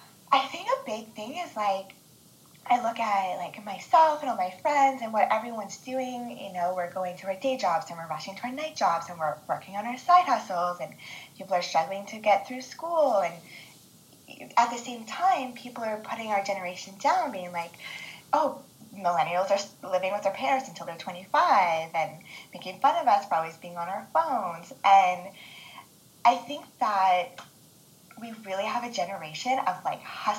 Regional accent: Yukon, Canada; now in Nova Scotia, Canada; I'm from the Yukon. I recently moved to Nova Scotia just about 6 or 7 months ago.

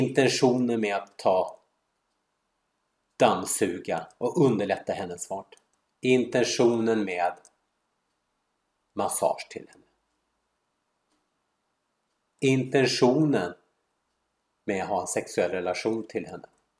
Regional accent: Stockholm, Stockholm County, Sweden; jag är svensk. Jag är uppfostrad i Sverige, så jag har ju mitt hjärta i Sverige. Och i Stockholm.

